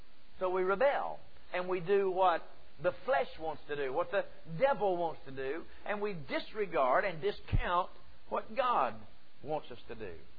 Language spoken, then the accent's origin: English; the South, United States; born there; I was born in the South. It's a gene thing down here.